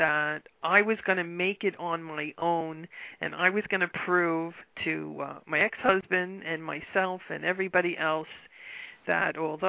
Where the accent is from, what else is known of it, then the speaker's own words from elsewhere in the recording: New York City, New York, United States; I grew up in Brooklyn, New York, in a neighborhood that's called Bensonhurst. That's the neighborhood. I was the oldest of five